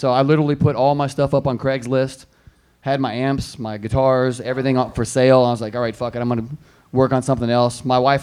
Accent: Kentucky, United States; now in Las Vegas, United States; Kentucky originally, but I've been in Vegas for about 13 years.

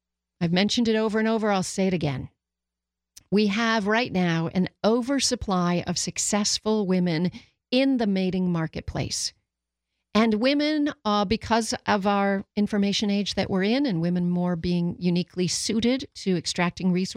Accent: Canada; I'm Irish-Canadian, but they came out fairly dark-skinned because their dad is Black.

